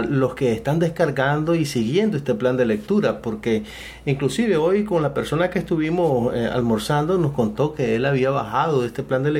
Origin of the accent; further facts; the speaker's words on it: Nicaragua; en diferentes lugares acá en mi país, Nicaragua